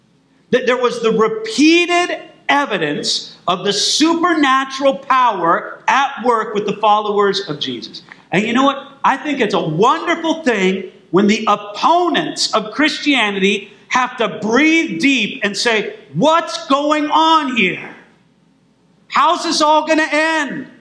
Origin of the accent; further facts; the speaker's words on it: California, United States; and look, I'm from California, so it's more likely there than here.